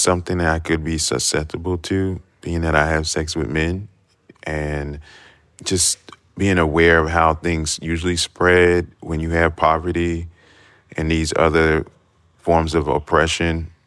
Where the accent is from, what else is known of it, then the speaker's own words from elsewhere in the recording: Trinidad & Tobago; So even though I'm Trinidadian and we have Carnival.